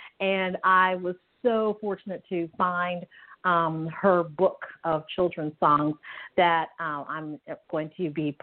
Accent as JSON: {"language": "English", "region": "Michigan", "country": "United States", "said": "I'm originally from Michigan"}